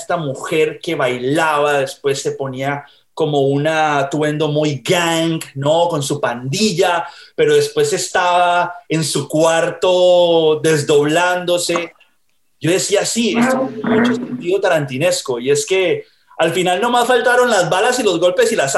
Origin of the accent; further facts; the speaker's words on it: Colombia; Yo soy colombiano